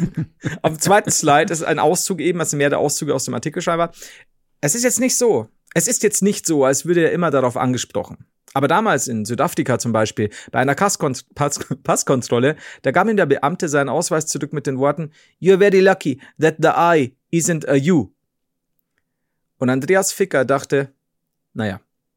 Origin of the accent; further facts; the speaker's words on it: Saxony, Germany; Bei uns im Erzgebirge, wo ich aufgewachsen bin, in meinem Dorf gibt es ewig viele